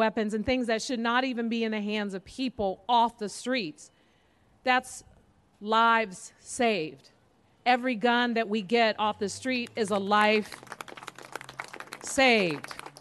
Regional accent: San Francisco, California, United States; And in fact, you know, growing up in the Fillmore, I thought that this is just how everyone lived.

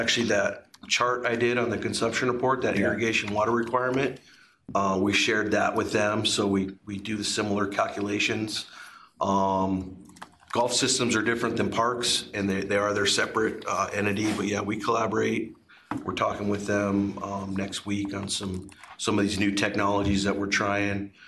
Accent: Alaska, United States; now in Colorado, United States; I'm from Alaska originally, but I moved to Colorado in 1992.

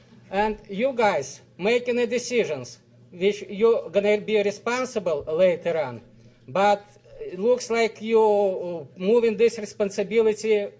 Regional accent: Russia; English is a second language; I came from Russia, and I know that is only one such a corrupted and bureaucratic country.

